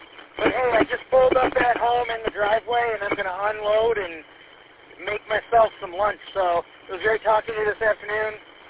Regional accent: Mount Clemens, Michigan, United States; Like, even from when I was a kid, I grew up in Mount Clemens

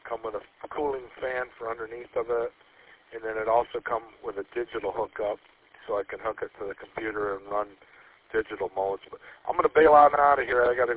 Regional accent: New Hampshire, United States; I'm from New Hampshire. And at my daughter's house in Michigan, I figured I'd load up some repeaters in the Michigan area.

